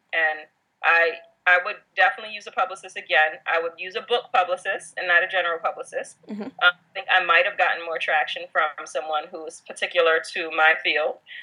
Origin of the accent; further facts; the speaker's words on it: Wisconsin, United States; I came from Wisconsin.